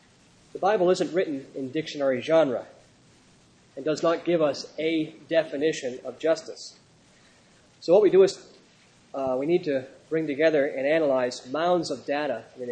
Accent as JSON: {"language": "English", "country": "United States", "said": "As an American, I have certain assumptions."}